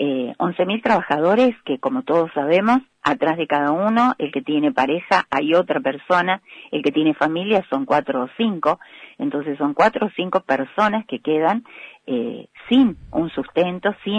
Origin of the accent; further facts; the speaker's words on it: Córdoba, Argentina; now in Río Grande, Argentina; No, soy cordobesa.